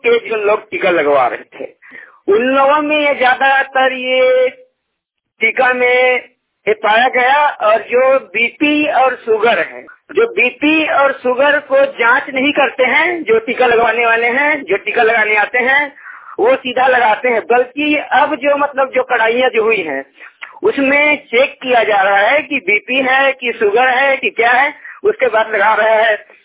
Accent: Chhattisgarh, India; और मैं जिला कबीरधाम छत्तीसगढ़ से बिलोंग करता हूँ।

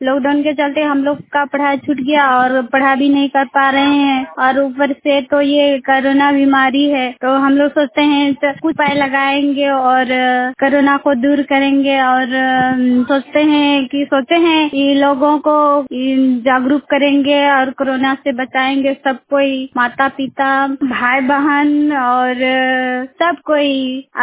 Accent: India; और मैं एक सुरसू प्रखंड की रहने वाली हूँ, लोठे बस्ती।

